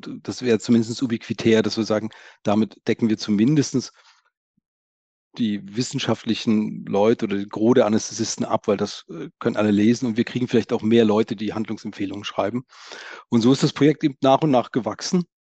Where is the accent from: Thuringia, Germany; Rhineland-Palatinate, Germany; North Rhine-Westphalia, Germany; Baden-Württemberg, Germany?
Thuringia, Germany; born there; also born or lived in Erlangen; now in Regensburg, Germany; Ich bin jetzt in Regensburg. Ich bin eigentlich gebürtiger Thüringer, dann übers Studium in Erlangen gelandet, in Franken dort geblieben